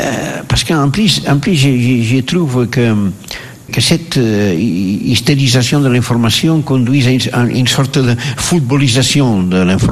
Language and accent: French; Catalonia, Spain; French is a second language; C'est un catalan bizarre.